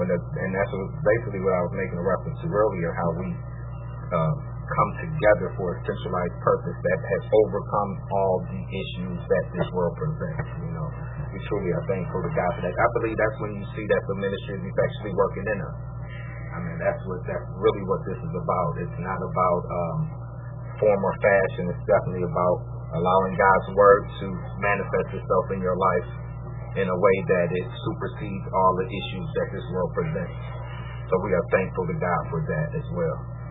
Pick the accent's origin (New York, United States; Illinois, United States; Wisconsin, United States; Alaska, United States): New York, United States; And I say Western New York because we're not from Buffalo, all of us. We're scattered all around the region.